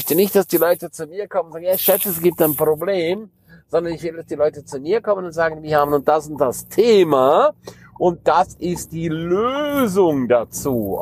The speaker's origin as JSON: {"language": "German", "country": "Switzerland", "said": "ich bin ja auch ein Schweizer"}